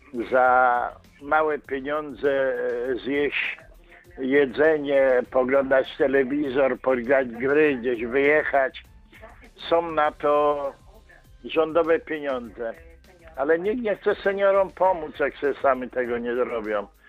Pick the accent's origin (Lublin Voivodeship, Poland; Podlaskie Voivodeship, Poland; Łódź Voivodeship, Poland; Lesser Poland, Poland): Łódź Voivodeship, Poland; Ozorków; Ja jestem z Ozorkowa i powiem Panu, że od 10 lat pytam burmistrza